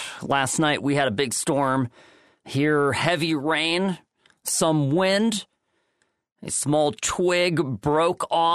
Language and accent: English; California, United States; As a Californian, right? I mean, this is not a typical thing for us to experience here.